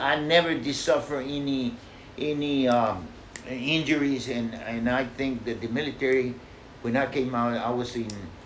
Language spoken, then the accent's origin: English; Texas, United States; I was from South Texas, thin-blooded person, and I was not, I was never